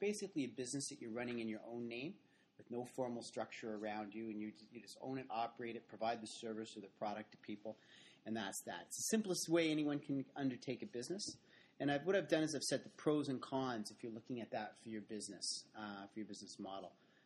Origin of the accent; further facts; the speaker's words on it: Ontario, Canada; I don't suspect you will since we're all from Ontario in this room right now